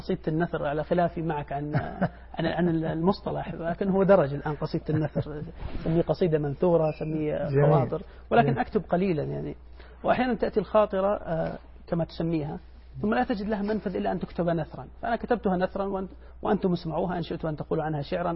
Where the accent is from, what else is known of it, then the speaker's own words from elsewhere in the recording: Al-Ashara, Deir ez-Zor Governorate, Syria; born there; طبعا أنا من مواليد قرية العشارة في دير الزور في سوريا